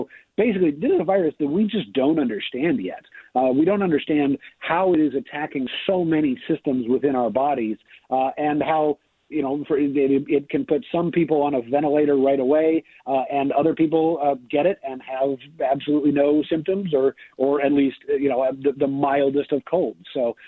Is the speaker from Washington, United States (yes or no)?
yes; Seattle, Washington, United States; the first phases started in cities like New York and Seattle, my hometown of Seattle